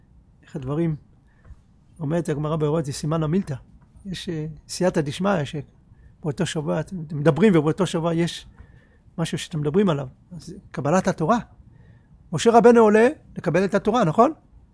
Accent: Ness Ziona, Central District, Israel; אבל חיינו בנס ציונה, אחת המושבות הראשונות. שם גדלתי

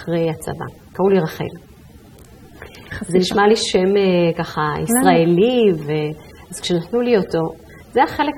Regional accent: Ethiopia; אבל בצד שני אני אתיופית, כולם מזהים אותי כאתיופית, מה עושה אותי אתיופית?

